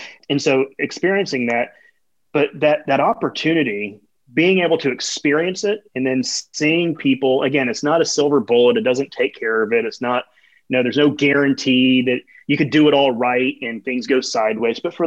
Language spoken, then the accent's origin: English; Florida, United States; I grew up in Florida hearing, I love you unconditionally.